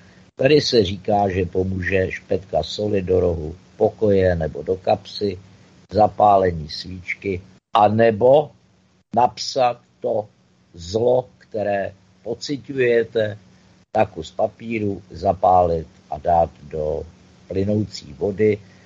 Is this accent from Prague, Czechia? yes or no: yes; Prague, Czechia; já jsem z Prahy, ty lidi třeba nejsou z Prahy